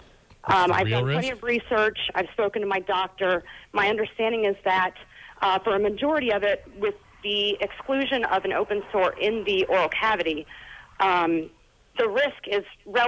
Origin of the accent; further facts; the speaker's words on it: Washington, District of Columbia, United States; I grew up in the Washington, D.C. area, and that's what you do. You know, my parents worked for the government.